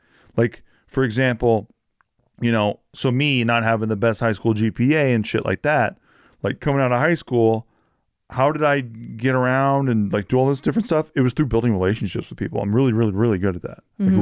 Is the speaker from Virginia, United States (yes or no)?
yes; Virginia, United States; also born or lived in Indiana; Because I think I was moved so much as a child. Like, I was moved from Indiana to Virginia, like, very early.